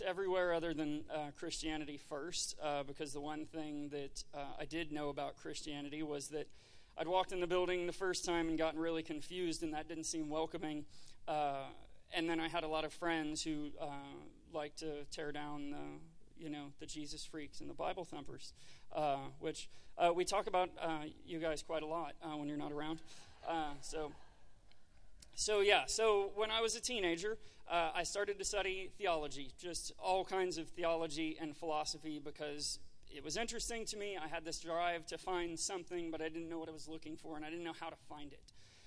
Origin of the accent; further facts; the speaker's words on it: Watauga, Texas, United States; also born or lived in El Paso / Fort Worth; So I was born in El Paso, Texas. I lived there till I was 4 years old, and then we moved to Fort Worth. I was raised most of my life in Watauga, Texas, which is a tiny little spit of a town just west of North Richland Hills